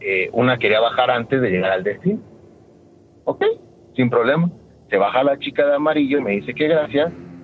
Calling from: Venustiano Carranza, Mexico City, Mexico; Desde la Venustiano Carranza.

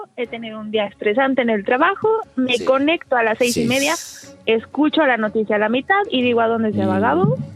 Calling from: Mexico City, Mexico; De la Ciudad de México.

